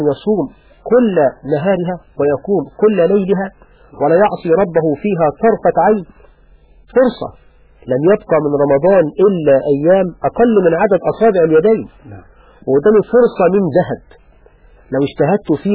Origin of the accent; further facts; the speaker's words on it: Egypt; تذهب إلى المخابز عندنا في مصر تجدها ملآنة